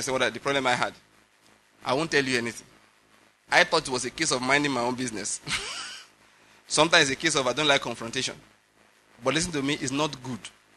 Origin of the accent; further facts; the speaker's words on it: Nigeria; You know, I'm a Nigerian.